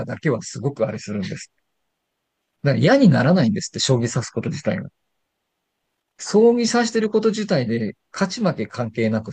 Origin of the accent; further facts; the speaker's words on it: Hachioji, Tokyo, Japan; うちらの実家の地元なので